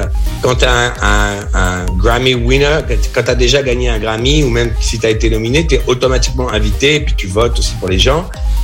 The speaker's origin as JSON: {"language": "French", "country": "France", "moved": "yes", "said": "ça fait beaucoup d'années maintenant que j'ai quitté la France. Et j'adore la France. Ça me manque souvent."}